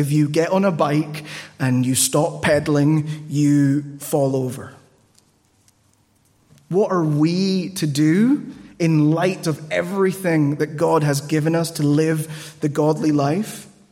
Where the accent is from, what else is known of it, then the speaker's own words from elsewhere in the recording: Peru; It's really interesting. I grew up in Peru.